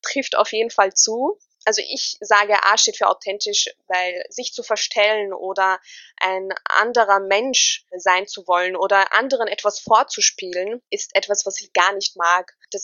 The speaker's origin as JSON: {"language": "German", "country": "Austria"}